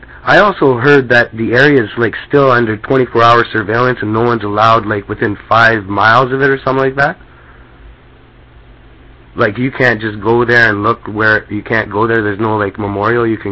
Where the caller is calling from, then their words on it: Canada; I'm calling from Canada.